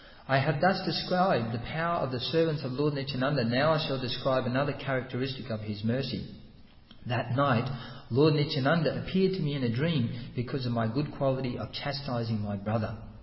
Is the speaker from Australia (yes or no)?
yes; Australia; accent: Australian; It's my Australian accent.